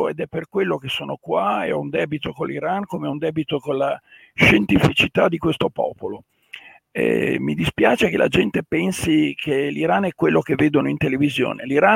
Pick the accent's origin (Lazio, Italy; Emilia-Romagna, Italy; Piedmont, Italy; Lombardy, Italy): Emilia-Romagna, Italy; Forlì; born there; now in Bologna, Italy; sono il figlio di un generale dell'esercito che fu mandato a dirigere la De Gennaro a Forlì, sposò una romagnola e quindi sono nato a Forlì, poi mi presi questa autonomia che mio padre non gradì nel 70 e venni a Bologna e ho la residenza a Bologna da allora.